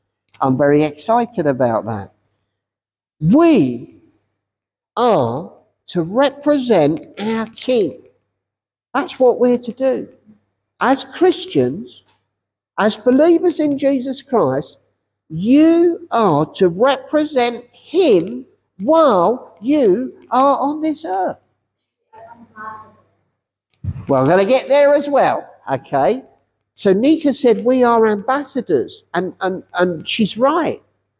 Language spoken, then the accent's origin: English; Hemel Hempstead, East of England, United Kingdom; Oh, I was born in Emelemstead. I'm a local lad. So naturally, I was born here in Hemel, okay?